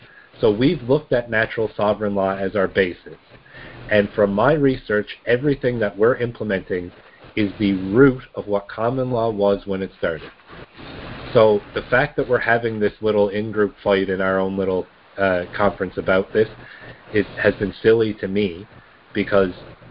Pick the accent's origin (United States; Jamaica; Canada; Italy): Canada; Newfoundland and Labrador; I'm from Newfoundland, but I'm here representing the Alberta team, which would be a western province.